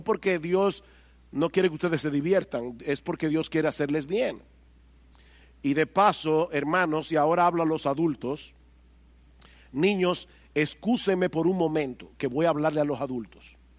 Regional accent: San Juan de la Maguana, San Juan, Dominican Republic; en el pueblo donde yo nací, que se llamaba San Juan de la Maguana, o se llama todavía San Juan de la Maguana

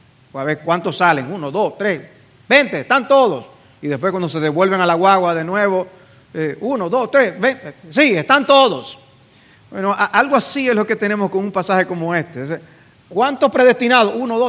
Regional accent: Dominican Republic; para nosotros como dominicanos, latinos, el hablar de una cena a mediodía es raro

